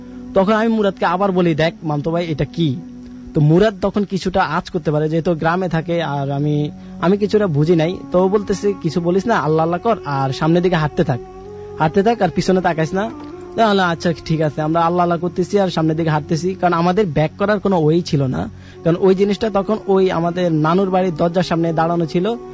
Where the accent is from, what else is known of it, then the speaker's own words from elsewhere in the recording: Dhaka, Dhaka Division, Bangladesh; আমি যাত্রাবাড়ি থেকে আসছি।